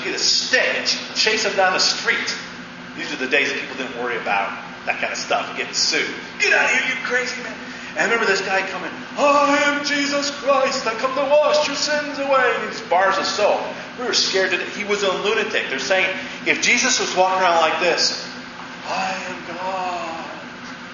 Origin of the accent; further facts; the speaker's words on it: Lakewood, Ohio, United States; When I was growing up in Lakewood, Ohio, there was a man that would run out into the playground who was insane.